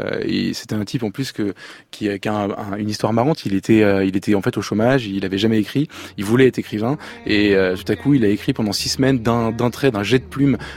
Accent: south of France, France; je viens du sud de la France

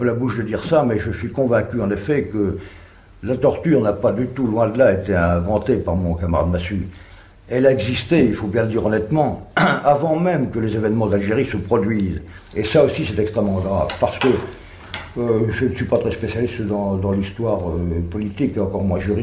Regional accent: Brittany, France; plus spécialement chez moi en Bretagne

